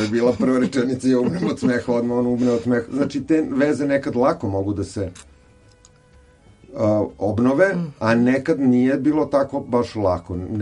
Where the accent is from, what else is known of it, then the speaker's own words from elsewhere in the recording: Sarajevo, Federation of Bosnia and Herzegovina, Bosnia & Herzegovina; born there; ja sam rođen u Sarajevu u julu